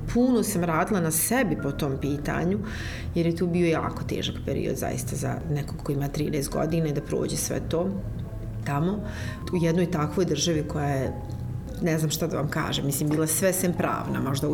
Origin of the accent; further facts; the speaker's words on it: Bosnia & Herzegovina; moved away; Ja sam pobjegla odavde, iz Bosne i Hercegovine smo otišli odavde kao porodice koja je potpuno izmiješana po pitanju, dakle, neke nacionalne pripadnosti. Mi smo potpuno i sa mamine i sa tatine strane onako svi baš multietnička jedna porodica